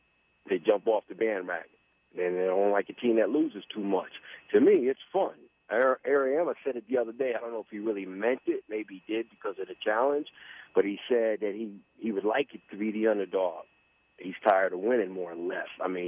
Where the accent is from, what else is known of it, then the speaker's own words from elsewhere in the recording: East Coast, United States; Okay, number one, I'm going to tell you something, all right, because I'm from the East Coast.